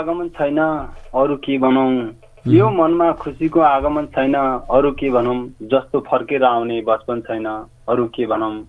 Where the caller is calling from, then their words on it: Lumbini Province, Nepal; म अहिले धरोहरा बर्दियाबाट …।